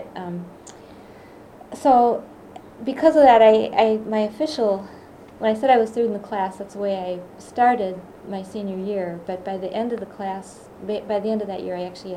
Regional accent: Wauwatosa, Wisconsin, United States; also born or lived in Milwaukee; I was born in Wisconsin, in Milwaukee, actually. And then at an early age, my parents moved just to a suburb of Milwaukee, so in Wauwatosa.

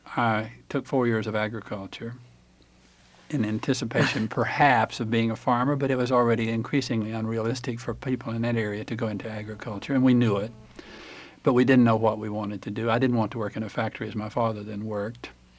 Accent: Tennessee, United States; I come from Upper East Tennessee.

